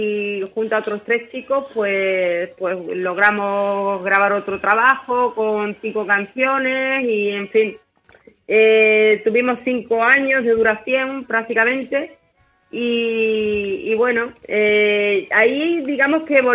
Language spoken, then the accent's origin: Spanish; Sabadell, Catalonia, Spain; born there; En Sabadell, exactamente. Allí es donde yo nací.